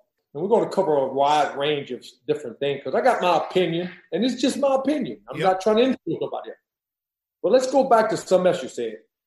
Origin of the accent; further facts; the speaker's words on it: Louisiana, United States; Really didn't work out a lot when I was growing up in Louisiana.